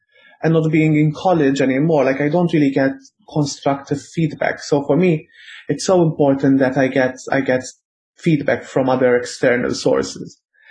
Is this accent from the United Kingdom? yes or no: no; Paola, Malta; I grew up in Paula, and we have the cemetery there